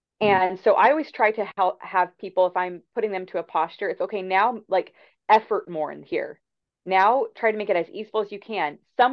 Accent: Fresno, California, United States; I'm also from Fresno, so me and Ed's is like in my blood, probably.

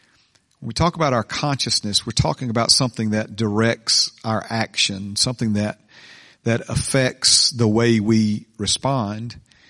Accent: Hueytown, Alabama, United States; where I grew up there on Rose Hill Circle in Hueytown

